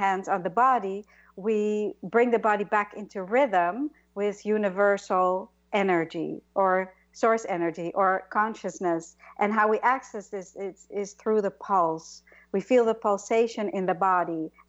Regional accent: Netherlands; moved away as an adult; now in New York, United States; And I came from Holland when I was 18 to be a dancer in New York.

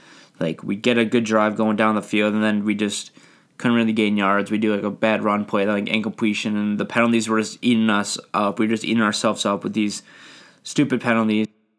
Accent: Buffalo, New York, United States; I just like to say that because I'm from Buffalo

